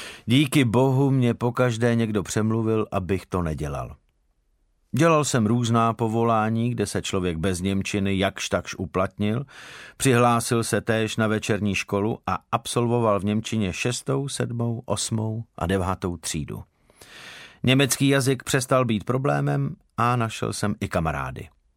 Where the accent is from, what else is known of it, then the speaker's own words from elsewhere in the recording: Prague, Czechia; born there; Před koncem druhé světové války 10. března 1945 jsem se narodil v Praze.